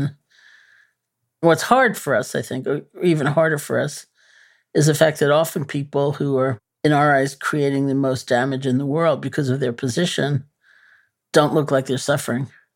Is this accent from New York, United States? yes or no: yes; New York City, New York, United States; I mean, I'm a New Yorker, you know, born and bred.